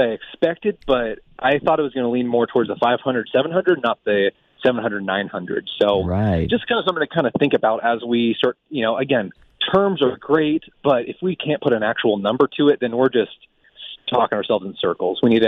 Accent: Tucson, Arizona, United States; between my living and growing up in Tucson and moving back about a year and a half ago

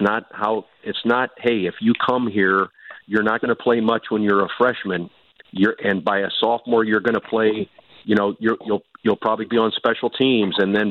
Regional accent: Iowa, United States; I'm originally from Iowa

